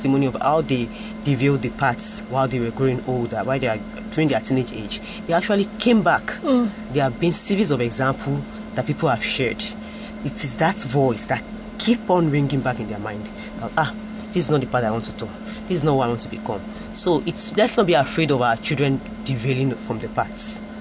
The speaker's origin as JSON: {"language": "English", "town": "Ajegunle", "region": "Lagos", "country": "Nigeria", "tie": "born or raised there", "said": "I grew up in Ajegunle now, ghetto, so I know the kind of life I was exposed to."}